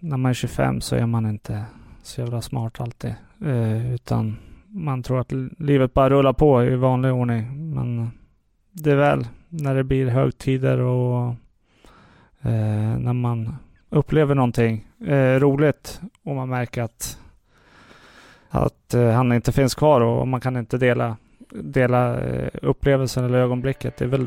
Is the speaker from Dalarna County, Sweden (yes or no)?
no; Östervåla, Uppsala County, Sweden; jag är från Uppland och där från Östervåla, ett litet samhälle där.